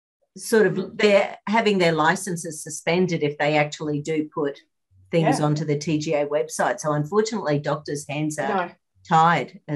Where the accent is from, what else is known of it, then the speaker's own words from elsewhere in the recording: Queensland, Australia; We're all from Australia, all from Southeast Queensland